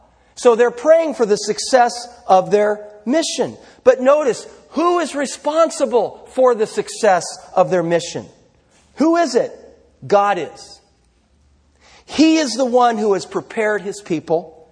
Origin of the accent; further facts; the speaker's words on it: Los Altos, California, United States; Now, I grew up in Los Altos. I know all about this kind of thing.